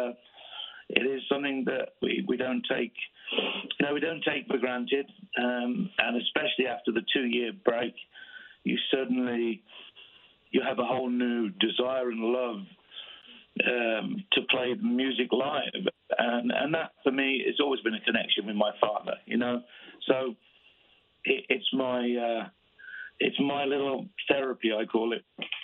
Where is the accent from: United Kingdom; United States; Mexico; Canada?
United Kingdom; England; because I'm English.